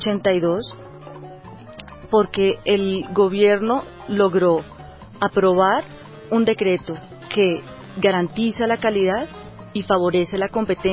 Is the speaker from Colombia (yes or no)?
yes; Colombia